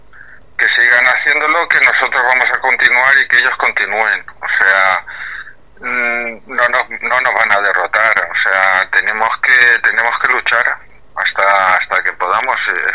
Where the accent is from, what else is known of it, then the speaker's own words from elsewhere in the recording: Valencian Community, Spain; tenemos que valorar lo que somos los valencianos y los que somos los españoles en general